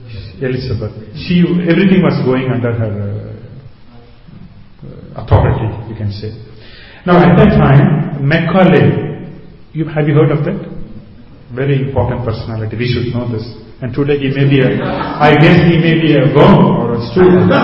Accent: India; Now, I'm basically from India, and some of these guys are also from India

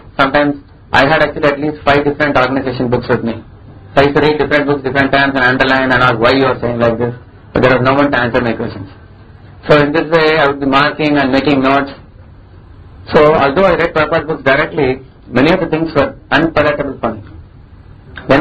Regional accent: South India, India; English is a second language; because I come from South India.

